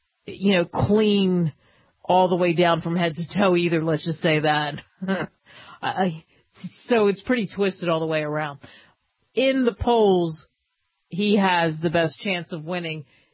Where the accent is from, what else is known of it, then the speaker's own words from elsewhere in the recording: New Jersey, United States; You know, I grew up in Jersey. Am I living there right now? When was the last time I lived there?